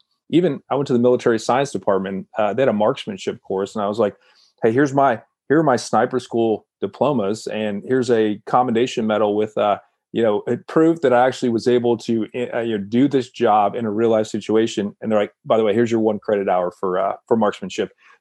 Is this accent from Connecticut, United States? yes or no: yes; Connecticut, United States; back to Connecticut. I'm from Connecticut originally.